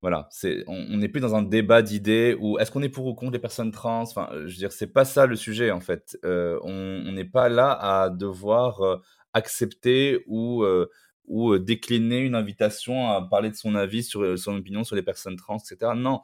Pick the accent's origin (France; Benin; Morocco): Morocco; Au Maroc, par exemple... Là d'où je viens